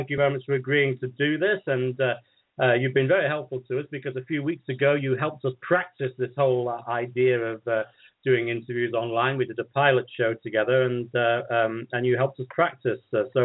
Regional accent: Manchester, North West England, United Kingdom; born there; I was born in Manchester in the north of England 27 years ago.

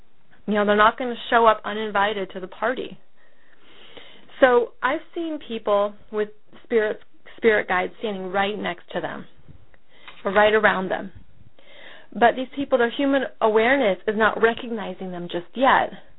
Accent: United States; In Paris, as an American, finding a place to live is fairly cutthroat.

